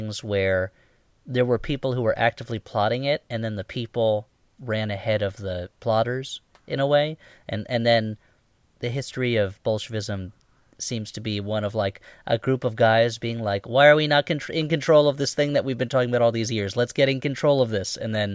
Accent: United States; And yet even I, as an American, I'm like, yeah, there's this dude.

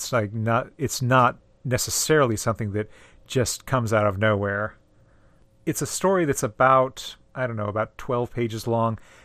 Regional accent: the North, United States; I'm going to say as a Northerner

